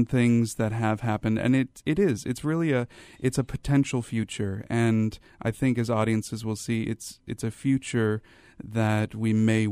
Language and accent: English; Midwest, United States; One is I'm Hawaiian myself, but I'm diaspora. I spent most of my life in the Midwestern United States.